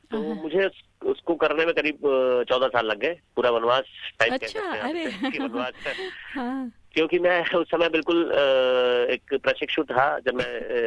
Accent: Rajasthan, India; जबकि मैं राजस्थान का रहने वाला हूँ

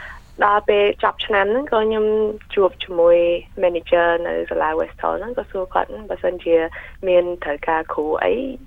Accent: Victoria, Australia; ចាត្រូវហើយមីងខ្ញុំកើតនៅអូស្ត្រាលីតា

